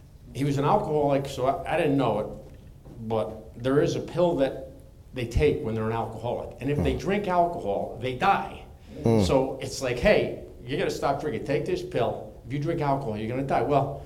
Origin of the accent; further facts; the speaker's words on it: Connecticut, United States; I come from Connecticut, and I come out of Craig Boer's church